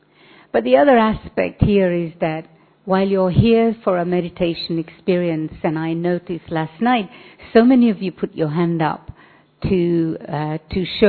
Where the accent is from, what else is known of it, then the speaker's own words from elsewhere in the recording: India; now in United Kingdom; And while I'm originally from India, I've been living in the United Kingdom for the last 45 years.